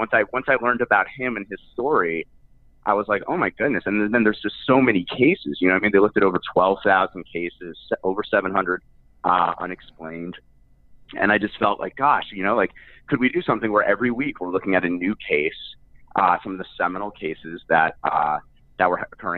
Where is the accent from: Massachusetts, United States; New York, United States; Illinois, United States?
New York, United States; New York City; So I grew up in New York City